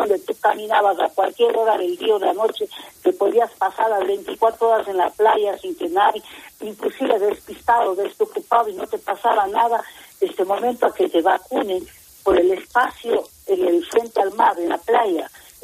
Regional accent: Ecuador; En este momento estamos recién como ecuatorianos asimilando el horror de haber visto el asalto a un canal de televisión

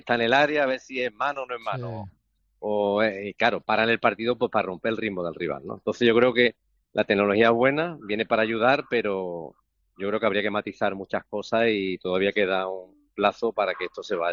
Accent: Málaga, Andalusia, Spain; los que somos de Málaga

